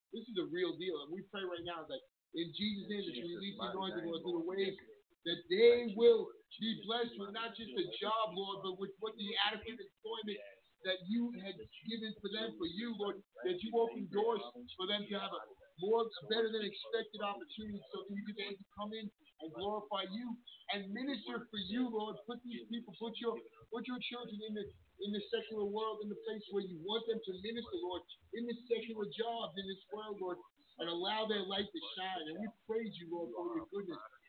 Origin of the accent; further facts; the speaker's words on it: Queens, New York, United States; my testimony, growing up in Queens.